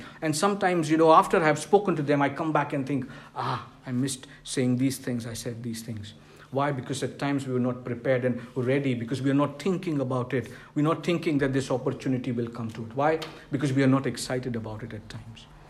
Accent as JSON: {"language": "English", "country": "India", "said": "because I come from India"}